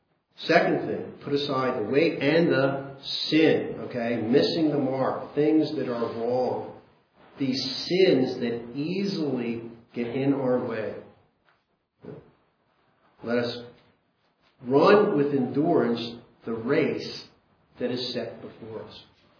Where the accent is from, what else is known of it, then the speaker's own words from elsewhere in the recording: Philadelphia, Pennsylvania, United States; born there; now in Pittsburgh, United States; I was born in Philadelphia. I'm in Pittsburgh.